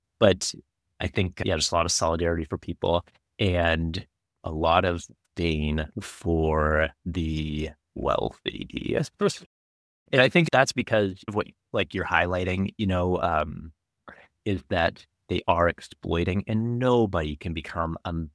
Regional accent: California, United States; born there; So like me, I was born in California to a family

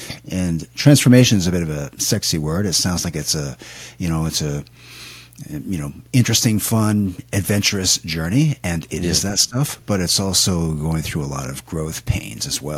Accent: Canada; now in Japan; So I'm from Canada originally

